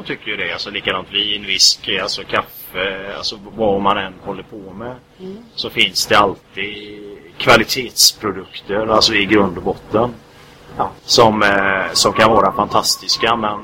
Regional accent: Sweden; Men många har ju det här mellanrost som vi har hemma i Sverige då.

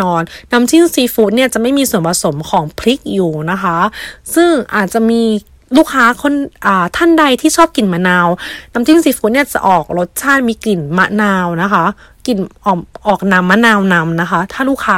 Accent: Si Racha, Chonburi, Thailand; ฐานการผลิตที่อำเภอศรีราชาจังหวัดชลบุรีนะคะเป็นบ้านเกิดแม่ค้าเองค่ะ

